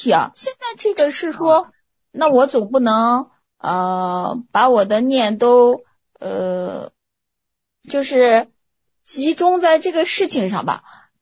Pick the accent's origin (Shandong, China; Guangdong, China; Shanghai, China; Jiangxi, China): Shanghai, China; 就是我是上海这一边的，因为我们上海这边正好成立了一个